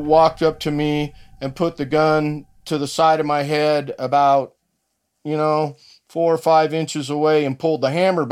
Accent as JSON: {"language": "English", "country": "United States", "said": "I'm just a guy. I'm all American."}